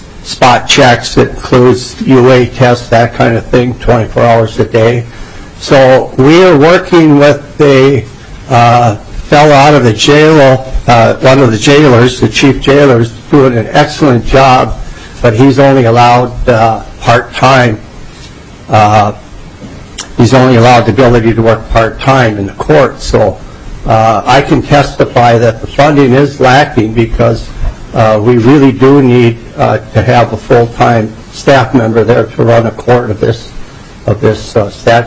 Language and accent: English; Mankato, Minnesota, United States; And I'm from Mankato, Minnesota, Blewett County, the 5th Judicial District